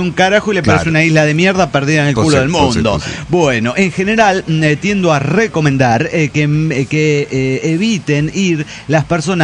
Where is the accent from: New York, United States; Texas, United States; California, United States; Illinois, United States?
Texas, United States; Dallas; Soy el … de Dallas, Texas.